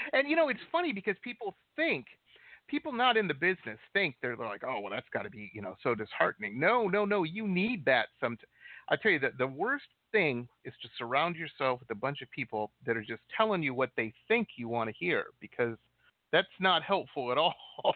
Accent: Detroit, Michigan, United States; I grew up outside of Detroit.

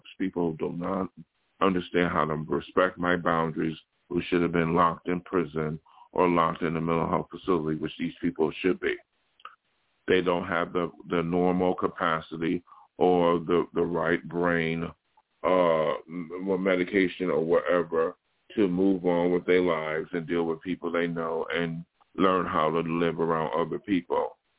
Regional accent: New York, United States; somebody I knew from my hometown in New York State, and they came out here

